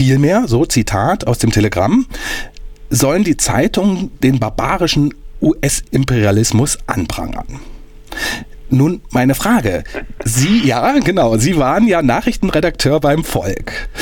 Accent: Thuringia, Germany; Ich bin hier in Thüringen groß geworden

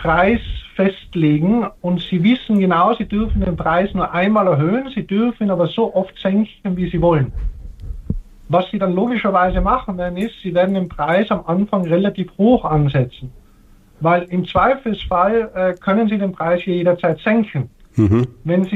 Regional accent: Austria; weil ich bin ja selber Österreicher

